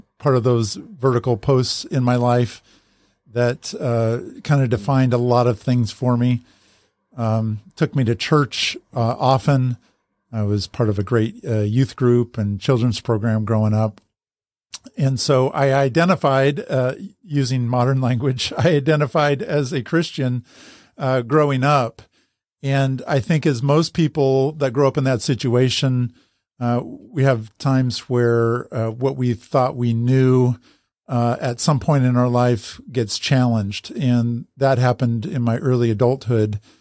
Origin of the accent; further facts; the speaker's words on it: Salem, Oregon, United States; I got called out of that position just by life circumstances to move back to my hometown in Salem, Oregon